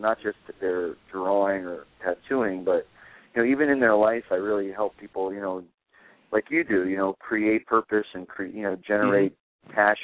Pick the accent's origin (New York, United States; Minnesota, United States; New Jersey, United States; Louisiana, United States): New Jersey, United States; I'm from New Jersey, and all my guys are from Brooklyn.